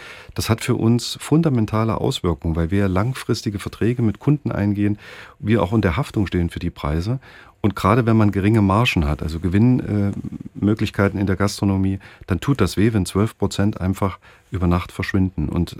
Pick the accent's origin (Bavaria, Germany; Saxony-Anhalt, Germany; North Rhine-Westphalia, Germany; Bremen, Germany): Saxony-Anhalt, Germany; Weißenfels; born there; ich komme gebürtig aus Weißenfels, ist vielleicht für die Einordnung auch wichtig.